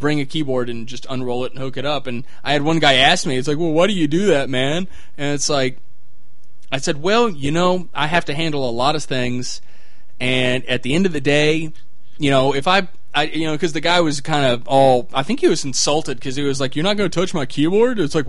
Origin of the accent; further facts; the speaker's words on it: Kentucky, United States; I'm from Kentucky. I don't know how to pronounce these weird European shit.